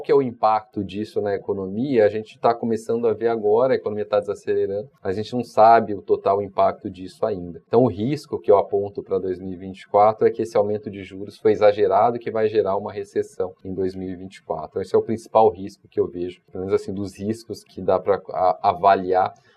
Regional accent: Brazil; E, obviamente, eu sou brasileiro

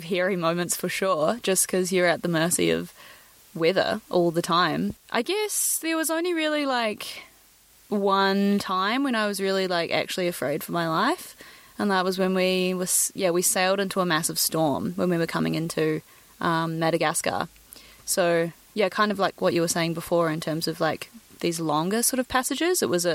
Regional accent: New Zealand; I grew up in New Zealand

